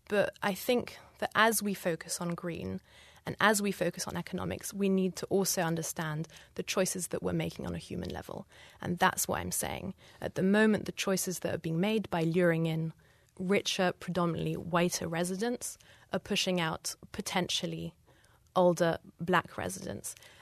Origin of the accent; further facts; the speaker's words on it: England, United Kingdom; I'm English